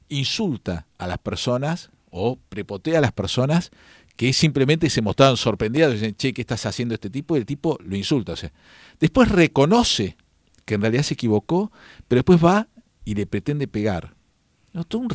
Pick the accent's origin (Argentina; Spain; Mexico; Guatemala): Argentina; cómo somos los argentinos.